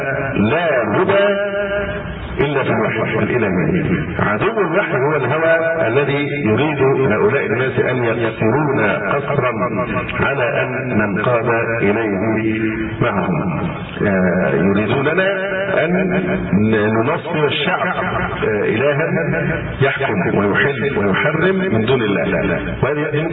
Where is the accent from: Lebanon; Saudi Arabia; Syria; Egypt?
Egypt; القضية والخلاف الذي تدور رحاه الان سواء عندنا في مصر او في غيرها